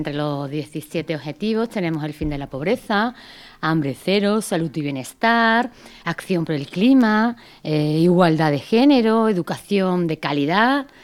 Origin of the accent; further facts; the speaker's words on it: Andalusia, Spain; Estáis hablando de gente de mi tierra, de Andalucía